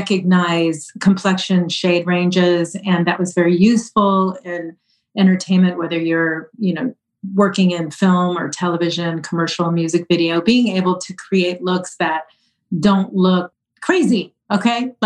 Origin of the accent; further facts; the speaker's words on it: California, United States; being a Latina from Southern California, there's a huge Latin community here, always has been. You know, I'm Mexican American.